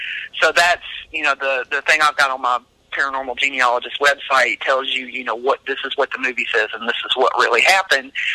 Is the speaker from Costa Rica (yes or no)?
no; Cowpens, South Carolina, United States; born there; See, I was born in Cowpens, South Carolina, so this is kind of where this was taking place when I was doing the research.